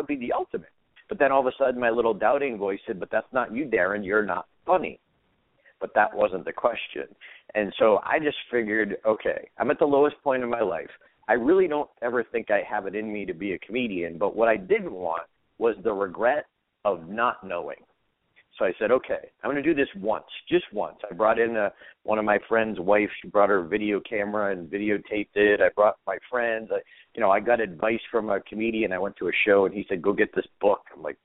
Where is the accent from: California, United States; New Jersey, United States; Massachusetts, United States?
Massachusetts, United States; Boston; moved away as an adult; now in Las Vegas, United States; I'm talking to you from Las Vegas, where I live. I grew up in Boston. I moved here about 8 years ago